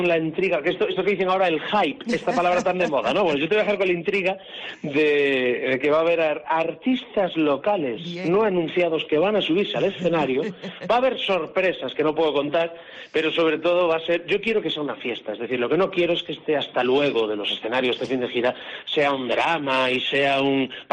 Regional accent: Galicia, Spain; a mí no hay cosa que me duela más como gallego, como norteño, mucha honra

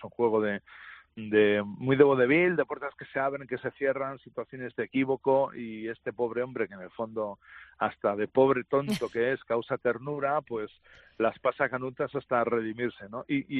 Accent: Bilbao, Basque Country, Spain; Y luego volver a mi tierra, a Bilbao, claro, y a la Riega, que es un placer siempre.

